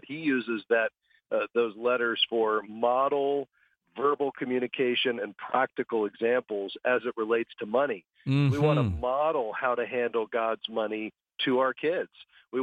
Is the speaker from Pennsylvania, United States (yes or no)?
no; Florida, United States; I grew up in South Florida, so just south of where most of your listeners are hearing our broadcast today.